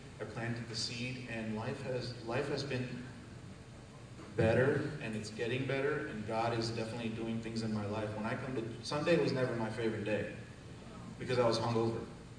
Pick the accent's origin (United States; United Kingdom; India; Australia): India; born there; I was born in India. I was born in a faith that's similar to Hinduism. And then when I was married, I was in the process of converting to Islam.